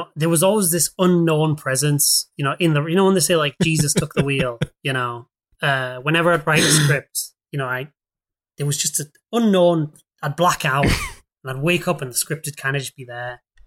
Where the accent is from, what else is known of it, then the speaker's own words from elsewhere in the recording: England, United Kingdom; accent: northern; Yeah, one day I'll just scare everybody with my thick northern accent. Hey, up, kids. Sit down, lads.